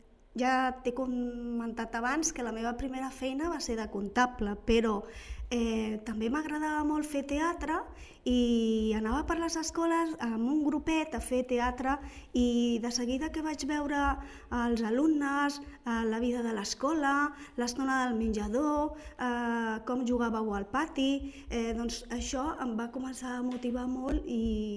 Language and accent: Catalan; Barcelona, Catalonia, Spain; born there; Doncs jo vaig néixer a la província de Barcelona, a un barri que m'encanta, que es diu Horta.